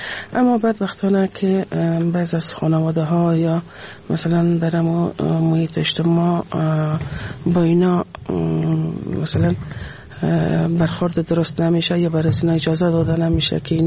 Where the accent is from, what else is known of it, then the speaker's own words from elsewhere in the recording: Afghanistan; همه ما شما افغان هستیم، مسلمان هستیم،